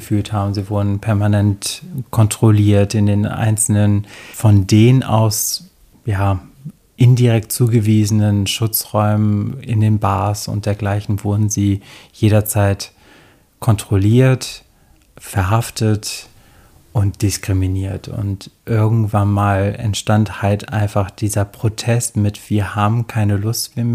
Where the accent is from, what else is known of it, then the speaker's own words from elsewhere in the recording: Burgdorf, Lower Saxony, Germany; also born or lived in Paris; Denn ich bin 1990 in Paris geboren, nach 4 Jahren sind wir dann bei Burgdorf im Großraum von Hannover sind wir dann hingezogen, meine Mutter, meine Schwester und ich. In Burgdorf bin ich im Endeffekt groß geworden